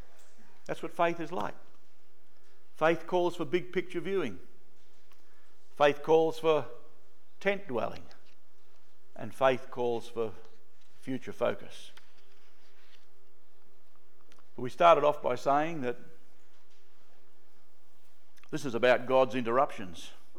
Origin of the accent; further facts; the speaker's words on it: Australia; Yeah, I'm Australian and I'm counted in the census